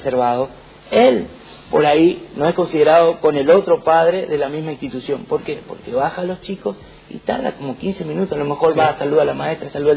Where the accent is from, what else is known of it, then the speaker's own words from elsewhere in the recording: Argentina; Nosotros somos un pueblo argentino